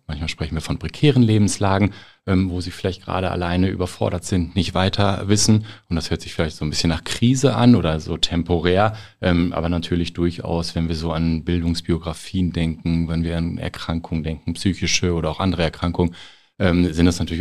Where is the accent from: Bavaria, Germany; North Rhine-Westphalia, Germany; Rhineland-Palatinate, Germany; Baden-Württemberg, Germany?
North Rhine-Westphalia, Germany; Herten; bin ich in Härten geboren. Das ist ja heute nicht mehr möglich, aber damals ging das noch im St. Elisabeth Hospital und dementsprechend auch in Härten aufgewachsen, also vom Kindergarten bis zum Abitur.